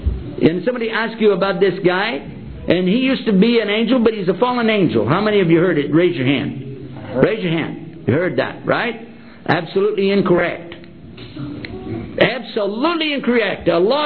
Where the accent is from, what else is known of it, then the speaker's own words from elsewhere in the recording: Texas, United States; Okay, well, that's because I'm from Texas. I don't speak English. I speak Texan.